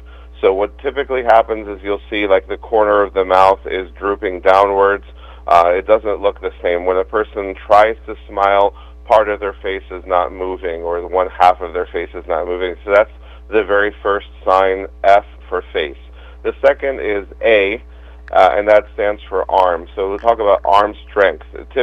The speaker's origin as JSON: {"language": "English", "region": "Maryland", "country": "United States", "tie": "born or raised there", "said": "Well, I grew up in Maryland, anyone's familiar with Towson State University, so grew up about 45 minutes away from there in Harford County."}